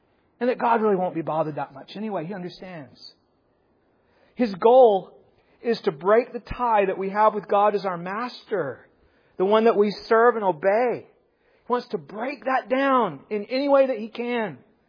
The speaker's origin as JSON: {"language": "English", "town": "Timberley", "region": "Nova Scotia", "country": "Canada", "also_born_or_lived": "Halifax", "said": "Like if I'm talking to someone out in British Columbia, I'll tell them I'm from Halifax. If I'm talking to someone around here, I'll tell them I'm from Timberley."}